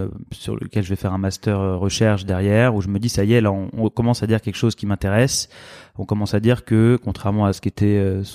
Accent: Paris, Île-de-France, France; born there; 40 ans cette année, ça c'est important. Je suis papa depuis 3 semaines, très important aussi. Je suis né à Paris, je travaille à Paris aujourd'hui. Entre les deux, j'ai un peu bougé.

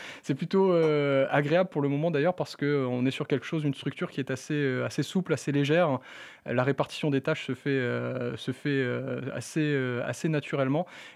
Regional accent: Lille, Hauts-de-France, France; parce qu'on est originaire de Lille

